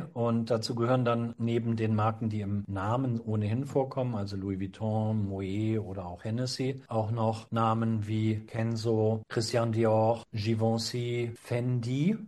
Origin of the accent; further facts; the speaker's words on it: North Germany, Germany; Da muss ich jetzt als Norddeutscher also fast passen.